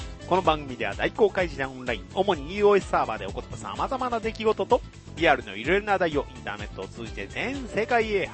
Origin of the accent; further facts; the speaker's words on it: Kagawa, Japan; now in Osaka, Japan; まあ私の地元香川県なんですけど、まあ地元の香川県では、バスによく乗ります。乗ってました。よくでもないな。基本は自転車でしたね。